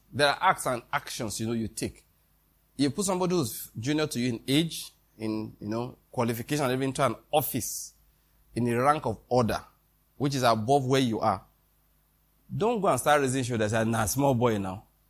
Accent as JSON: {"language": "English", "region": "Western Nigeria", "country": "Nigeria", "tie": "born there", "said": "I was born in the Western Nigeria. I'm Yoruba man by Amoriteness and Hittiteness."}